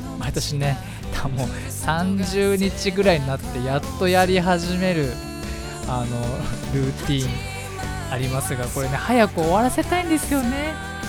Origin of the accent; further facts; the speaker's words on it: Fujisawa, Kanagawa, Japan; 藤沢出身の俳優タレントとして活動する私